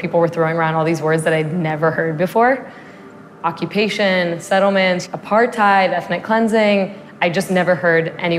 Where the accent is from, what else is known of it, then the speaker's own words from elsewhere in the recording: Los Angeles, California, United States; I grew up in Los Angeles.